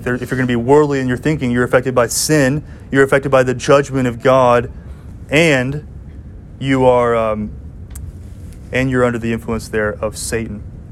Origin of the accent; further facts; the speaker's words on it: Savannah, Georgia, United States; So I'm from Savannah, Georgia. I don't know if y'all knew that. I'm from a coastal city.